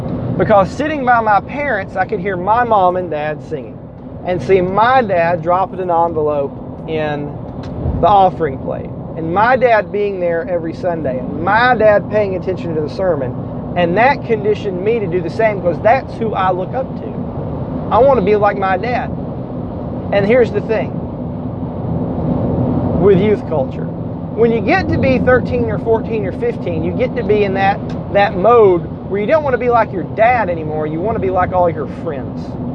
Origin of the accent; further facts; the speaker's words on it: Harrison, Tennessee, United States; I grew up in Harrison, and I went to church in Brainerd.